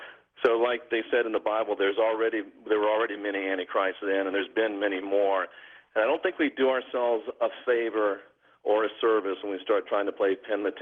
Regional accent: United States; I'm an American. I'm a patriot. I served in the Air Force.

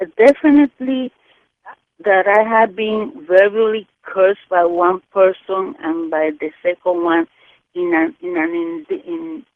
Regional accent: Dominican Republic; I was born in the Dominican Republic next to Haiti, who practices voodoo.

